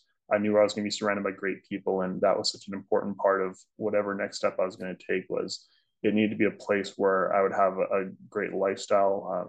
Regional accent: Victoria, British Columbia, Canada; So I was already working back in Calgary, but when that tournament was coming to my hometown

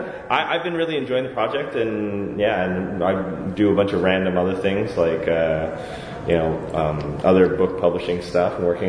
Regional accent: Toronto, Ontario, Canada; I'm from Toronto

